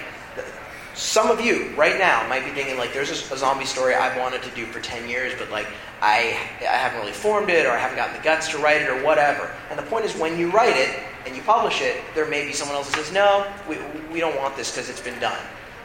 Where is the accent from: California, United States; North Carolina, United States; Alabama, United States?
California, United States; also born or lived in New York; I moved to California from New York. I was actually from California. Moved to New York to write for SNL